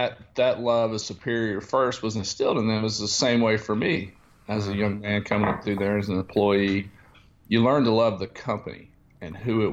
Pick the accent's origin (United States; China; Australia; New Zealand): United States; Atlanta, Georgia; So born and raised in Atlanta, Georgia.